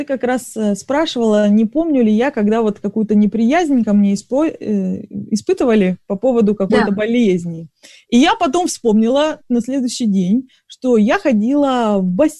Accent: Rostov-on-Don, Rostov Oblast, Russia; Родилась я в Ростове-на-Дону и прожила там 21 год. И вышла замуж за Виталика, мужа моего барабанщика. А потом мы... Пожили 2 года там в Ростове, он тоже из города Ростова

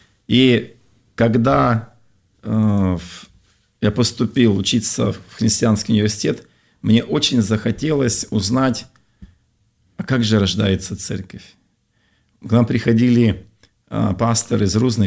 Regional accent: Chelyabinsk, Chelyabinsk Oblast, Russia; moved away; я уехал из Челябинска в апреле месяце, в Санкт-Петербург приехал в августе.

